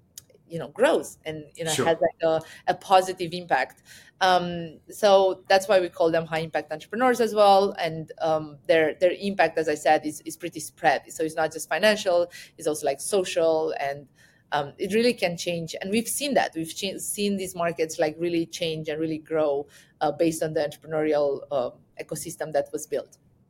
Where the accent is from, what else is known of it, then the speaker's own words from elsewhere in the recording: Romania; And I come from Romania, which is a former communist country